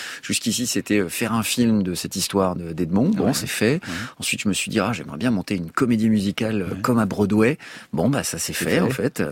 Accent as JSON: {"language": "French", "town": "Paris", "region": "Île-de-France", "country": "France", "tie": "born or raised there", "said": "moi, j'ai vu des spectacles merveilleux quand j'étais enfant, quand j'étais ado à Paris."}